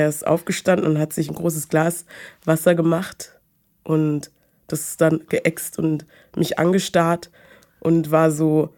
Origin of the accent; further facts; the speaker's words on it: Munich, Bavaria, Germany; Ja, ich bin aus München.